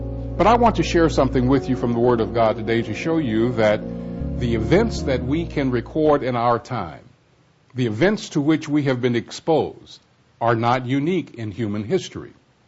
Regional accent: Detroit, Michigan, United States; I've had an opportunity to drive through my hometown, I shall call it, Detroit, Michigan

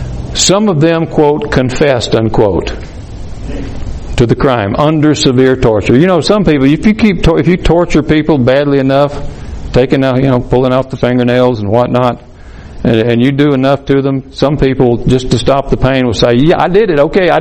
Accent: Alabama, United States; Birmingham, Alabama, my home state, used to be

